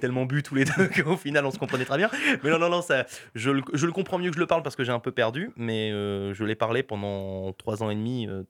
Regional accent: Lille, Hauts-de-France, France; comme je suis lillois, j'aime bien voir la famille

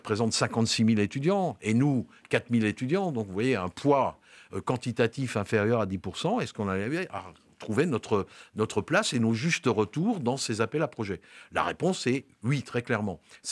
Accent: Lyon, Auvergne-Rhône-Alpes, France; moi je viens de Lyon

